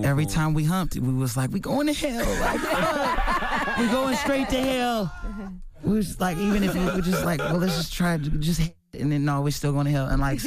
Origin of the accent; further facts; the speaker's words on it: Las Vegas, Nevada, United States; We grew up in Vegas, and we would get everything comped